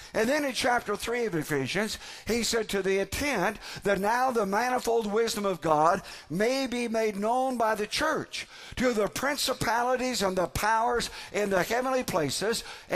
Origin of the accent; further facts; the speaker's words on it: Indiana, United States; I don't think I've seen this much snow since I was a kid growing up in Indiana.